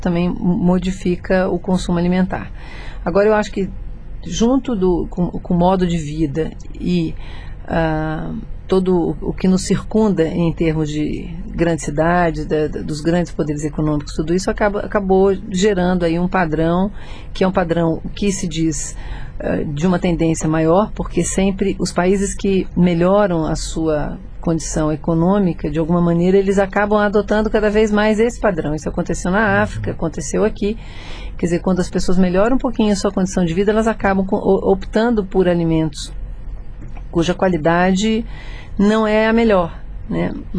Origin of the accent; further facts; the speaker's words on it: São Paulo, Brazil; Olha, eu sou paulistana